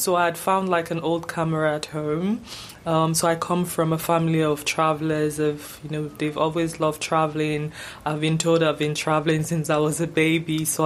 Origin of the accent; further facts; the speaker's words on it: Lagos, Nigeria; my childhood growing up in Lagos, Nigeria, and just what that was like for me